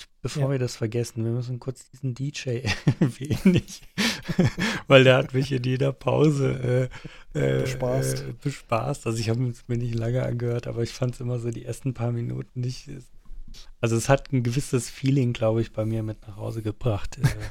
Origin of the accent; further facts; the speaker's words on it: Germany; fällt mir das persönlich als Deutscher viel schwerer